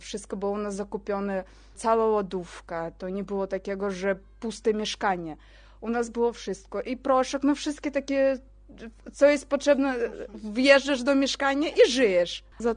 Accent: Fergana, Fergana Region, Uzbekistan; Polish is a second language; now in Poland; Przyjechaliśmy z Uzbekistanu, z takiego małego miasteczka Fergana. 5000 kilometrów.

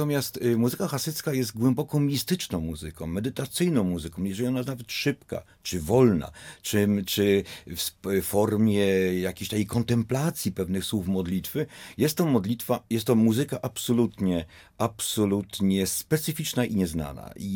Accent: Łódź, Łódź Voivodeship, Poland; Ja jestem z Bałut, urodziłem się na Bałutach, żyłem wśród ludzi z tamtej kultury

